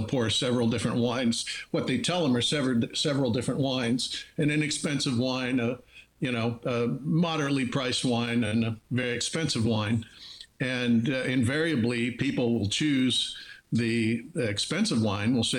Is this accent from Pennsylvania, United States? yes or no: yes; Pennsylvania, United States; I grew up in Western Pennsylvania.